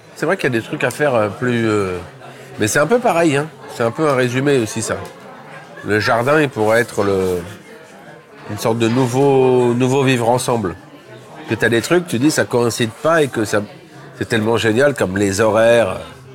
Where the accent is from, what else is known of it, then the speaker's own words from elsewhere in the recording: Nice, Provence-Alpes-Côte d'Azur, France; also born or lived in Corsica; Bah, Nice et la Corse.